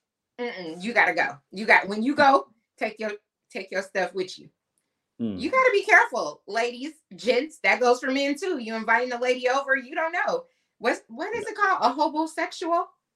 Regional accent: Portland, Oregon, United States; So if those, the audience don't know, I'm born and raised in Portland, Oregon.

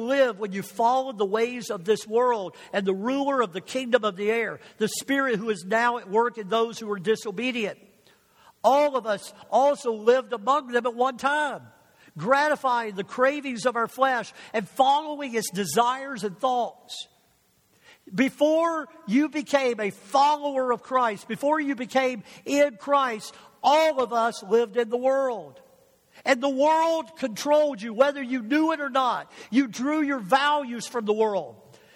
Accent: Detroit, Michigan, United States; now in Florida, United States; well, I'm from Detroit area.

